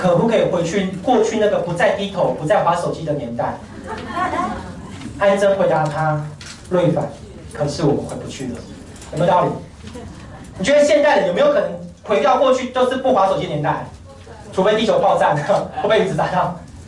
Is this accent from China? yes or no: no; Taiwan; 何其有幸，我们台湾人刚好处于一个共通点